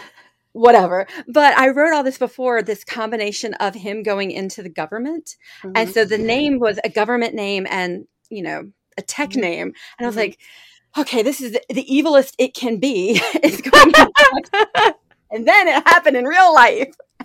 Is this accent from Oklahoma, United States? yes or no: no; North Carolina, United States; because I'm from South, I'm from North Carolina, but like we understand South Carolina as well.